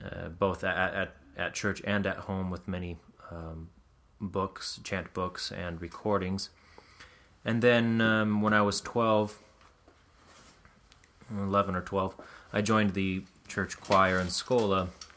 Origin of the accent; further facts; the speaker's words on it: Sacramento, California, United States; I grew up in Sacramento, California, originally born and raised in the Society of St. Pius X